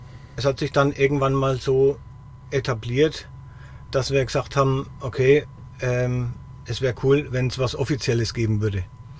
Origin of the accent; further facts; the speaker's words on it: Kösten, Bavaria, Germany; also ich bin selbst aus Kösten. Ist bei Lichtenfels ein kleines Dorf.